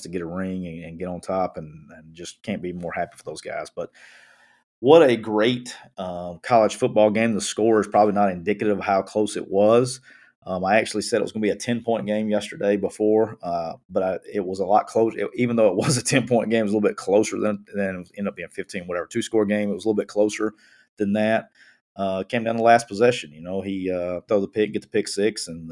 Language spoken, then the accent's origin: English; Alabama, United States; because I'm from Alabama and I don't know if I'm going to be able to say simulated pressure all offseason.